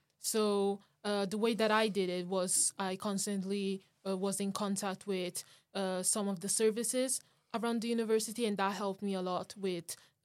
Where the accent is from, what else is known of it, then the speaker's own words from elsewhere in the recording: Italy; English is a second language; now in United Kingdom; So I come from Italy, and so it's quite different education in Italy in compared to the UK.